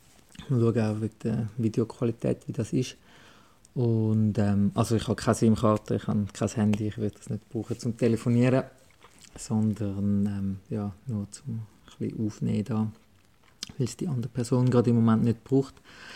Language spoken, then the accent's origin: German; Switzerland; die ich da als Schweizer automatisch gerade habe